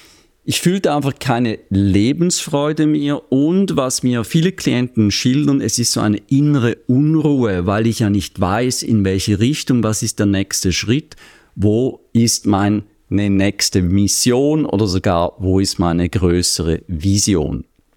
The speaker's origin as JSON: {"language": "German", "country": "Switzerland", "said": "Und ich beschreibe das als Schweizer natürlich so wie so ein Käse mit Löchern drin."}